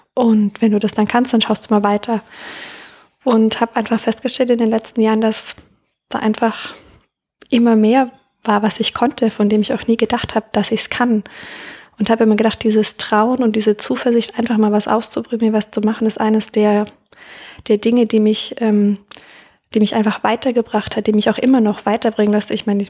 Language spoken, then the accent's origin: German; Baden-Württemberg, Germany; ich bin eigentlich aus einem kleinen Dorf im Schwabenland bin da geprägt von absolut dörflicher Kultur. Und bin da in so einem 2000-Seelendorf aufgewachsen in der Nähe von Ehingen und habe da so eine ganz idyllische Landkindheit hinter mich gebracht.